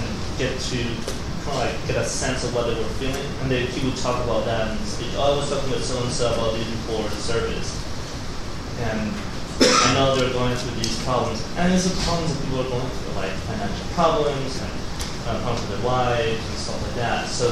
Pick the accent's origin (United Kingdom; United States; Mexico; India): Mexico; Right next door in my hometown in Mexico